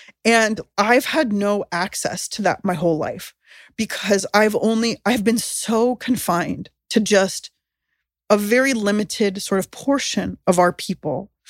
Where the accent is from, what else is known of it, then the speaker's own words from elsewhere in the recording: San Diego, California, United States; I mean, I grew up in San Diego, so I was a lot in citrus orchards